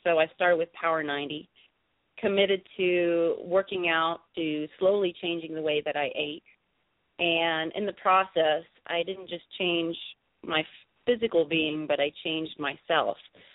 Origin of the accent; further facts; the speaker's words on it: Germany; also born or lived in Texas; I am originally from Germany. … when I lived in Texas.